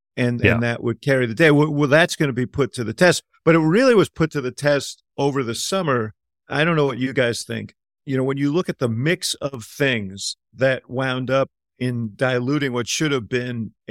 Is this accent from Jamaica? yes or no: no; Illinois, United States; And I'm from Cook County.